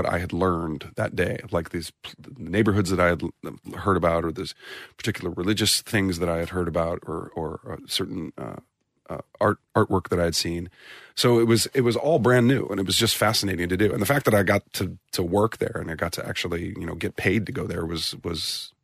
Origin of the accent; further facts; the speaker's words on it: St. Louis, Missouri, United States; I'm from the Midwest. I'm from St. Louis, Missouri, and it's we have a very successful baseball team there, the St. Louis Cardinals